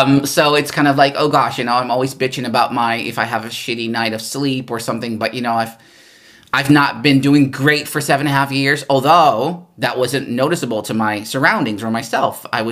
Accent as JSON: {"language": "English", "country": "Netherlands", "first_language": "Dutch", "second_language": "English", "said": "It's also easier to write in my native tongue. It's also, from a cultural aspect, different as a Dutchie."}